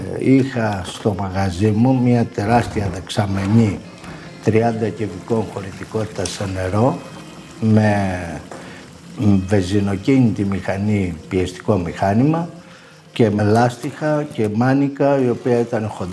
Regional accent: Derveni, Peloponnese, Greece; also born or lived in Athens; Εγώ γεννήθηκα στο Δερβένη Αρκαδία το 1963. Πέρασα εκεί τα παιδικά μου χρόνια. Μετά μετακομίσαμε Αθήνα, πήγαμε σχολείο και τελειώσαμε στην Αθήνα.

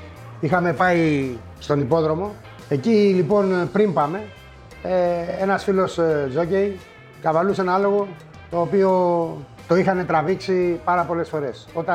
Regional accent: Korydallos, Attica, Greece; also born or lived in Piraeus; Γεννήθηκα το 1961 στον Πειραιά. Μεγάλωσα στον Κορυδαλό. 10 με 11 χρονών έφυγα και πήγα στις Τζιφιές.

